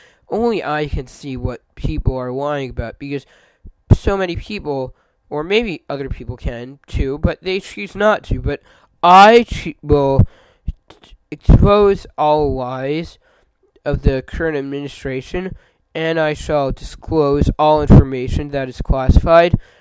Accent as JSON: {"language": "English", "country": "United States", "said": "But I'm an American myself, but I support the troops in Iraq"}